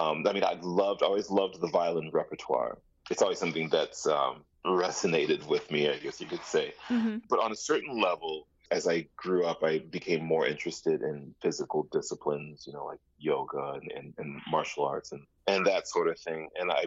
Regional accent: St. Paul, Minnesota, United States; also born or lived in Japan; But after we moved to the States from Japan when I was 2.5, I was born in Japan. We moved to Minnesota, St. Paul, the Bloomington, St. Paul area.

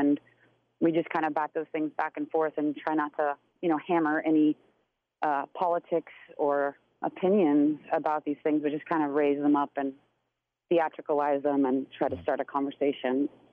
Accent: Nebraska, United States; I mean, I grew up in Nebraska, but I hadn't been to Mount Rushmore or the Badlands.

